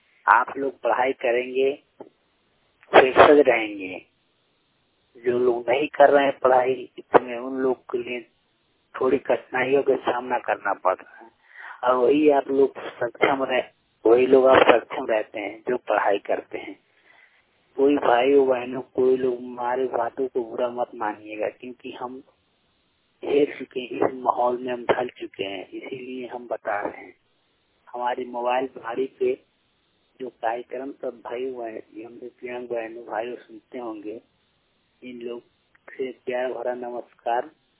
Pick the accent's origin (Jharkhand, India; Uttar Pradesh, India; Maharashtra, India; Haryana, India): Uttar Pradesh, India; Basti; उत्तर प्रदेश जिला बस्ती से बात कर रहे हैं आपसे। हम बस्ती जिले के रहने वाले हैं, पढ़ते हैं राजकीय स्वास्थ्य इंटर कॉलेज गोरखपुर लाल डिग्गी में।